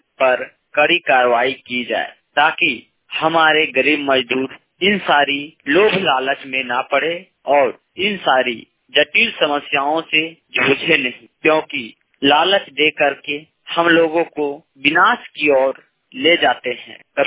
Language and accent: Hindi; Jharkhand, India; ग्राम post बादम, थाना बड़कागांव, जिला हजारीबाग, राज्य झारखंड का निवासी हूँ।